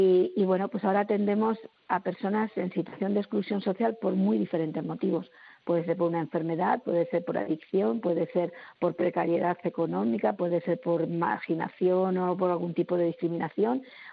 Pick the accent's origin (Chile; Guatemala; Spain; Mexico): Spain; Aranjuez, Community of Madrid; nosotros somos de Aranjuez, de un grupo de parroquia, que con 13 años coincidimos en una parroquia